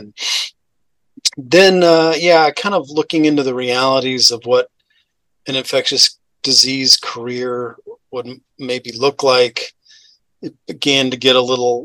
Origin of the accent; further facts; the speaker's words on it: Dallas, Texas, United States; So I'm a native Texan. So I was born in West Texas and then kind of grew up in the Dallas area.